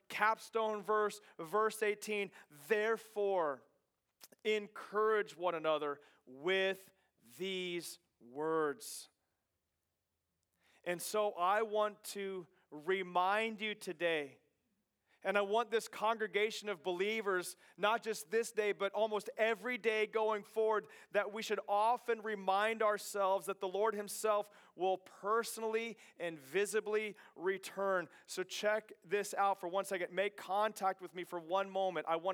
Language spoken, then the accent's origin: English; Kansas, United States; driving to Hutchinson, Kansas, which was like 25 to 30 miles away from my hometown.